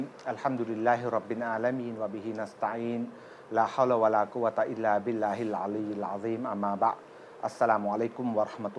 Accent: Lam Luk Ka, Pathum Thani, Thailand; ครับผมเป็นเด็กบ้านนอกบ้านนอกคนหนึ่งเนี่ยแหละครับก็ทำด้วยละก็พื้นเพเนี่ยเป็นคนคลอง13ลำลูกกา

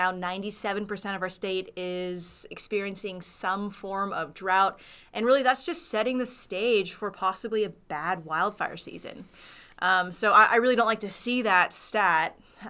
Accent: Seattle, Washington, United States; Seahawks fan, though. I'm from Seattle.

